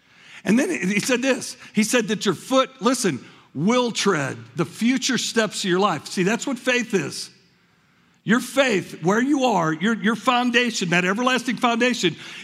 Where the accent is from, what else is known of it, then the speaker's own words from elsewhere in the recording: St. Louis, Missouri, United States; And I grew up just outside of St. Louis, so tornadoes weren't like they are in this part of the country.